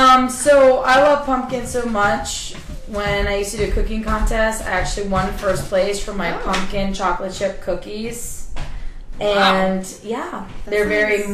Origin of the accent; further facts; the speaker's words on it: East of England, United Kingdom; Hey, you're from Gloucester, I'm from Essex.